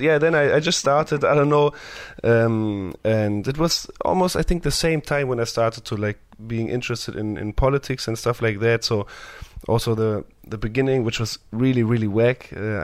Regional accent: Berlin, Germany; English is a second language; I'm from Berlin, Germany. And yes, I make rap music.

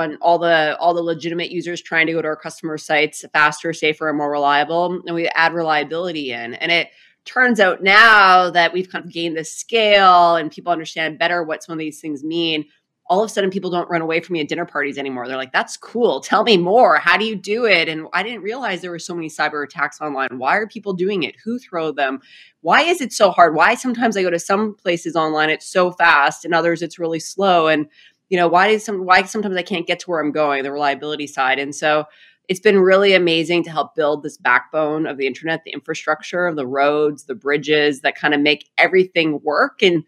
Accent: Saskatchewan, Canada; So I'm Canadian. I grew up in Canada. I'm proudly Canadian. I grew up in a province called Saskatchewan, which is kind of the prairie province of Canada.

